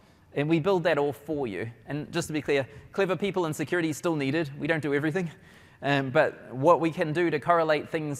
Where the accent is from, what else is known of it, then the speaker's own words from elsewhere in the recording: New Zealand; because I'm a New Zealander